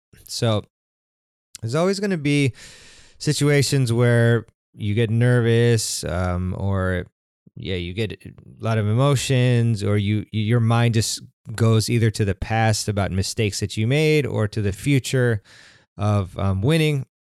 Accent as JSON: {"language": "English", "country": "United States", "said": "I'm American, but I prefer to say football."}